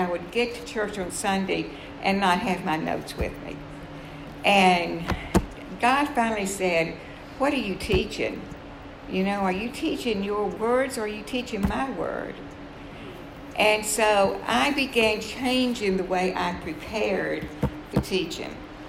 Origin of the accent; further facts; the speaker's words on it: Atlanta, Georgia, United States; my husband and I both were born and raised in Atlanta, Georgia, back in the good times.